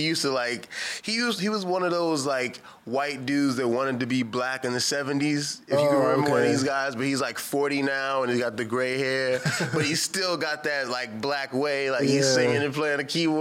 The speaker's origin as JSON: {"language": "English", "town": "Baltimore", "region": "Maryland", "country": "United States", "tie": "born or raised there", "said": "I'm from here. Born and raised Baltimore, Maryland. All my life."}